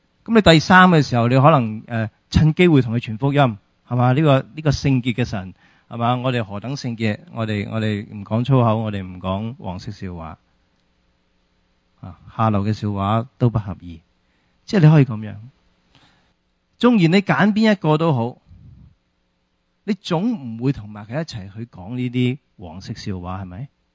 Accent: China; 不过我哋中国人有句说话噶嘛，系咪啊？

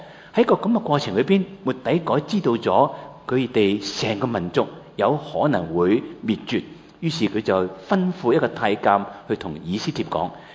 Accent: Hong Kong; 所以變咗我哋香港人好心急

